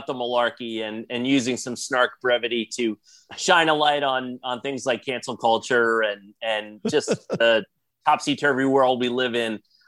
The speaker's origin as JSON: {"language": "English", "region": "New York", "country": "United States", "tie": "born or raised there", "said": "I grew up in New York as a Bulls fan because I loved Jordan and I hated Patrick Ewing and the Knicks."}